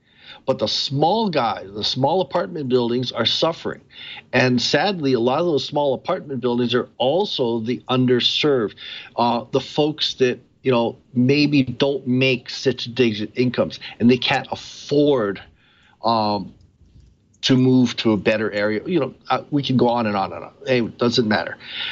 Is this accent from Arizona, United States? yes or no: no; Honolulu, Hawaii, United States; let's use my hometown of Honolulu as an example, where we have 2- and 3-story brick walk-ups.